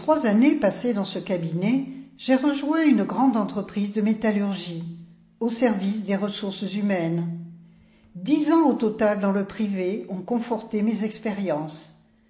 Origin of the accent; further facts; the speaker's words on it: Périgueux, Nouvelle-Aquitaine, France; born there; Je suis née à Périgueux, mais j'ai rejoint Bordeaux pour y poursuivre des études en psychologie du travail.